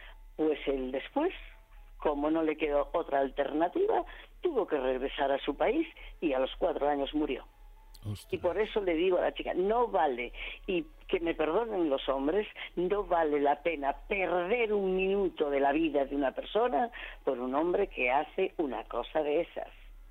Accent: Galicia, Spain; Soy gallega. Por los cuatro costados o por los ocho, por como quieras.

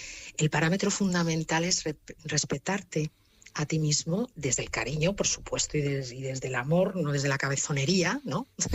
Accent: Madrid, Community of Madrid, Spain; also born or lived in Málaga; Sí, soy española, de Madrid además

